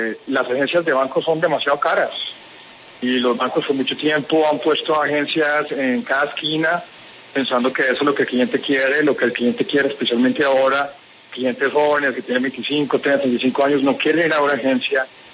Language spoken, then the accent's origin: Spanish; Medellín, Antioquia, Colombia; now in Brazil; Sí, soy de Medellín.